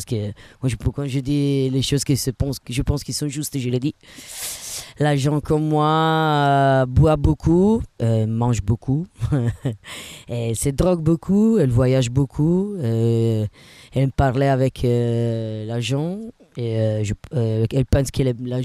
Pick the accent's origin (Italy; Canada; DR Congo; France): Italy; Sicily; French is a second language; Parce que dans mon pays, c'est plein de poubelles. Moi, je viens de la Sicile, donc.